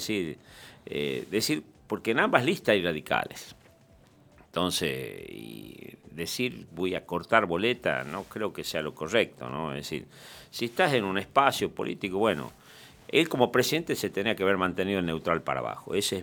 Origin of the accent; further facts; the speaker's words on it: Tucumán, Argentina; yo quisiera, como tucumano, abstengo como político, que el nuevo gobernador sea distinto, que haga cosas por Tucumán